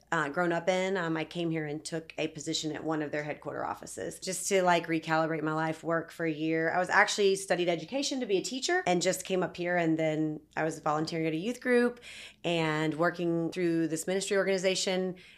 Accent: Harrisburg, North Carolina, United States; now in Indianapolis, United States; I grew up actually in North Carolina, in Charlotte, in a small town right outside of Charlotte, North Carolina, called Harrisburg. My parents are still there.

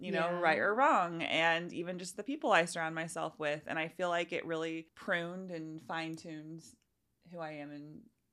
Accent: Indianapolis, Indiana, United States; I was born and raised in Indy. Grew up on the south side, actually. So I'm like an hour south of where I am now. Just your normal, typical childhood. My mom grew up in the area. Grandma grew up in the area. Very Midwest.

